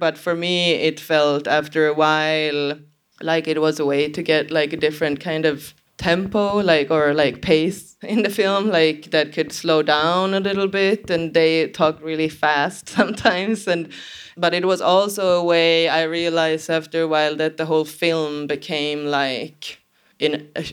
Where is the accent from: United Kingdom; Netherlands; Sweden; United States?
Sweden; since I'm from Sweden